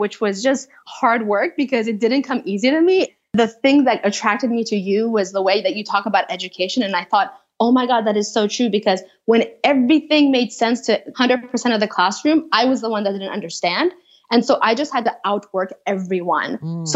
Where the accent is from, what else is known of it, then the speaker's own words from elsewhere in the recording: Iran; moved away; also born or lived in Turkey; We moved from Iran. We lived in Turkey for a little bit to transition.